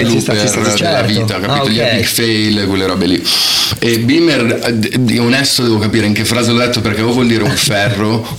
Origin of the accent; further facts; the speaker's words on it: Flemington, New Jersey, United States; now in Italy; Però poi io sono cresciuto più in una parte vicino a Princeton